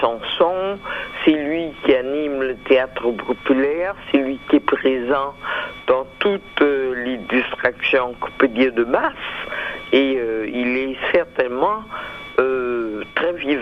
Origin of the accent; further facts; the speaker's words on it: Guadeloupe, France; born there; Je suis né en Guadeloupe, dans ce pays qui est un département français d'outre-mer. Donc la langue officielle est le français. Il y a une autre langue que nous parlons qui est le créole.